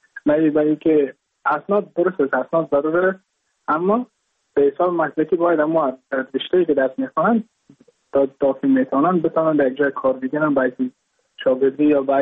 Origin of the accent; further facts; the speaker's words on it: Mazar-i-Sharif, Balkh, Afghanistan; moved away as an adult; now in India; از مزار شریف هستم، از قریه شیرآباد که از قریه دورافتاده مزار شریف بلخ میباشم، که من در سال 2019 ماه جون به هندوستان آمدم